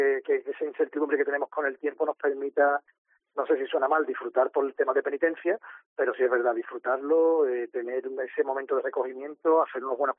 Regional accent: Cádiz, Andalusia, Spain; te puedo hablar como gaditano, como cofrade, como personal de ayuntamiento a nivel municipal

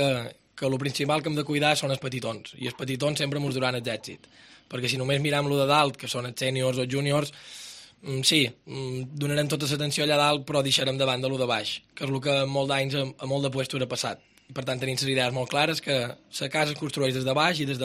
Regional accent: Ciutadella, Balearic Islands, Spain; Si realment som de Ciutadella i realment volem tots el mateix objectiu

